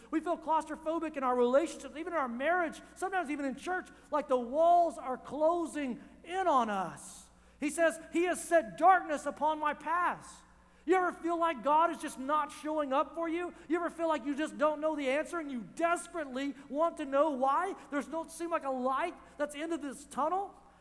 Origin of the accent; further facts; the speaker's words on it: Oklahoma, United States; I don't care where you're from. I'm from Oklahoma.